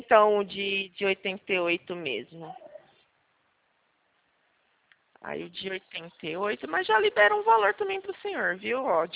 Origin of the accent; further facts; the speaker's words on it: Presidente Prudente, São Paulo, Brazil; Eu sou aqui de Prudente